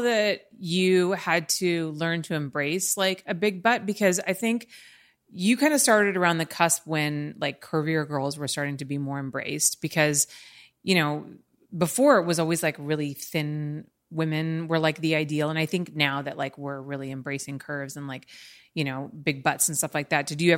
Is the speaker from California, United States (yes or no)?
yes; Los Angeles, California, United States; me and my experience growing up in LA versus you and your experience growing up in Texas